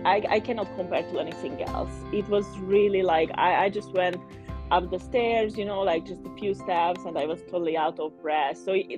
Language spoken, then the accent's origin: English; Hungary; English is a second language; moved away as an adult; now in United States; Yeah, so I'm in Colorado, USA, but I'm from Hungary and I just moved to the US not even 3 years ago.